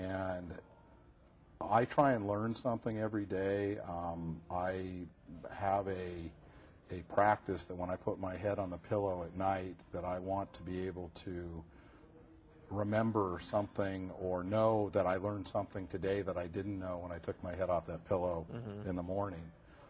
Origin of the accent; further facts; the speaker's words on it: Bellevue, Washington, United States; I live in a great city. I grew up next door in Bellevue, in North Bellevue, in the woods